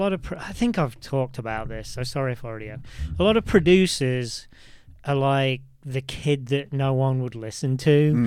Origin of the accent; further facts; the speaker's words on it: United Kingdom; I'm on, yeah, because I'm British.